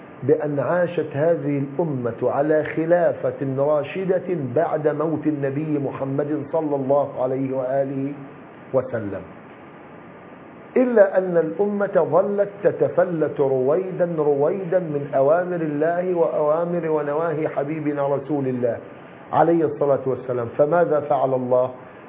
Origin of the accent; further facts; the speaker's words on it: Egypt; وهذا نراه في بلادنا مصر